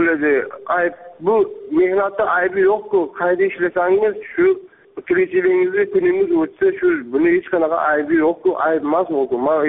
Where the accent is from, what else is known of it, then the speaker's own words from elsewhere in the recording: Namangan, Namangan Region, Uzbekistan; now in Russia; Man Namangandanman, Namanganda